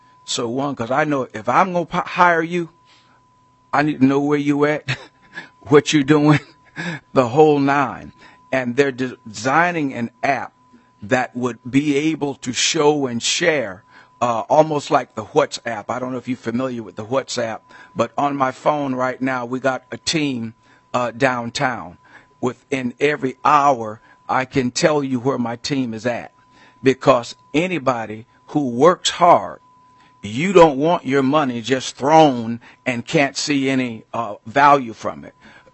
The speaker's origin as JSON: {"language": "English", "town": "Minneapolis", "region": "Minnesota", "country": "United States", "said": "I'm from Minneapolis."}